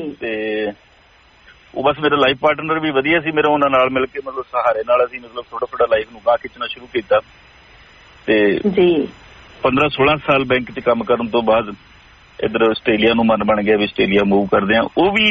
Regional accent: Alamgarh, Punjab, India; also born or lived in Ganganagar area, Rajasthan; ਰਾਜਸਥਾਨ ਤੇ ਪੰਜਾਬ ਦੇ ਬਾਰਡਰ ਤੇ ਇੱਕ ਪਿੰਡ ਹੈਗਾ ਛੋਟਾ ਜਿਹਾ ਖੂਈ ਕੁੜਾ ਰਿਕੁੰਦਰਾ ਉੱਥੇ ਮੇਰਾ ਬਰਥ ਹੋਇਆ ਸੀ ਤੇ ਮੇਰੀ ਜਿਹੜੀ ਪੜ੍ਹਾਈ ਹੈ ਪਹਿਲੀ ਤੋਂ ਲੈ ਕੇ ਅੱਠਵੀਂ ਤੱਕ ਉਹ ਅਬੋਹਰ ਦੇ ਨਾਲ ਇੱਕ ਪਿੰਡ ਹੈ ਆਲਮਗੜ੍ਹ ਉੱਥੇ ਮੈਂ ਪੜ੍ਹਿਆ

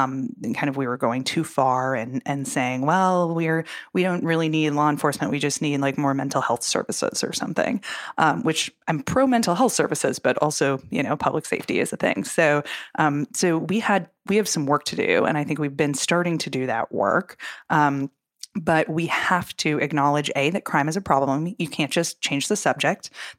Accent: Minnesota, United States; even in Minneapolis, in my home state where George Floyd was murdered

